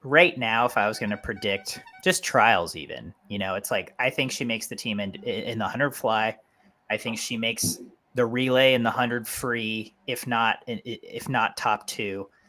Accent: United States; I mean, I am an American.

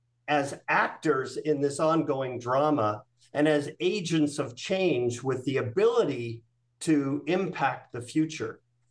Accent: British Columbia, Canada; where I grew up in British Columbia.

